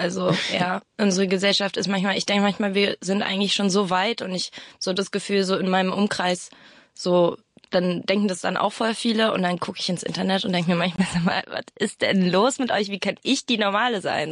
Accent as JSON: {"language": "German", "region": "Berlin", "country": "Germany", "tie": "born or raised there", "said": "Tempelhof."}